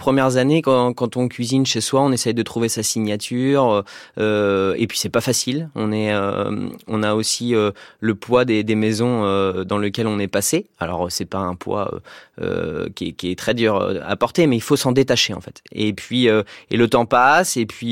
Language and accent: French; Nantes, Pays de la Loire, France; born there; Oui, je suis nantais. Je suis né à Nantes.